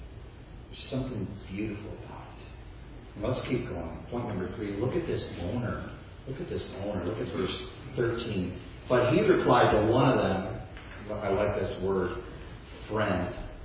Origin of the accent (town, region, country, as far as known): Chicago, Illinois, United States; born or raised there